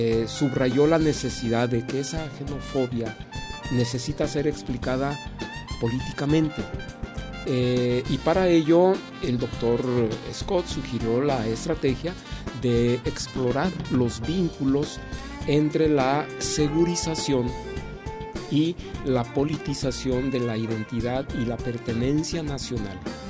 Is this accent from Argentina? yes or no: no; Mexico; nos llevaría a nosotros como mexicanos a revisar si dicha xenofobia nos ronda